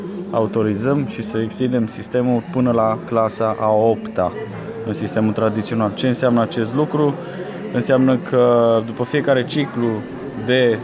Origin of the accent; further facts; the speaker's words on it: Timișoara, Timiș County, Romania; că sunt timișorean și iubesc timișorenii